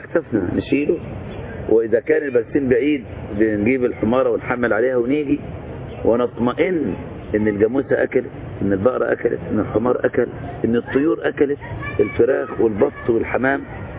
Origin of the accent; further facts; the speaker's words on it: Al-Ghouri, Monufia Governorate, Egypt; اللي بيزورونا في مسقط رأسي الغوري، مركز بركة السبع، منوفية، في وسط أهلي وإخواني وأحبابي وأرضي وزرعي